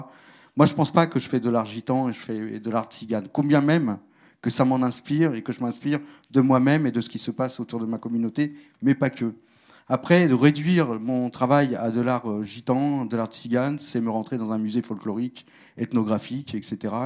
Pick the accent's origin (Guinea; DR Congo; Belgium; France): France; Paris, Île-de-France; born there; also born or lived in Arles; Moi, je suis né à Paris, j'ai vécu ensuite 16 ans à Arles pour revenir encore en région parisienne.